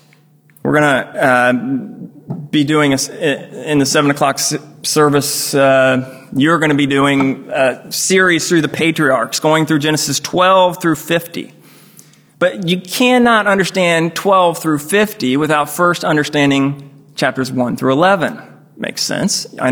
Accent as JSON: {"language": "English", "country": "United States", "said": "people often ask me, since I'm from America, what I most miss about America"}